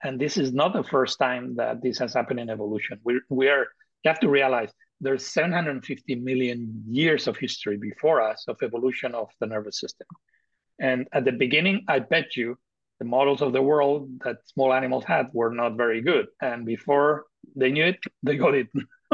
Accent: Madrid, Community of Madrid, Spain; And I'm actually Spanish. I come from Madrid. Cajal was my hero growing up.

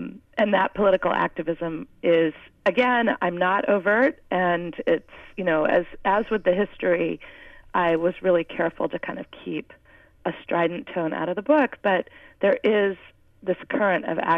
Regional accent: Bangor, Maine, United States; I grew up in Bangor, which is 10 miles from Indian Island that I describe in the book, and I went to school with some Native Americans as well

